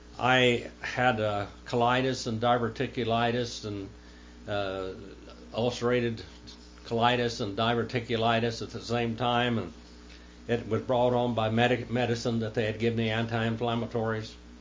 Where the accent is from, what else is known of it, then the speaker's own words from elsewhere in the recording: United States; I said, I'm American Indian.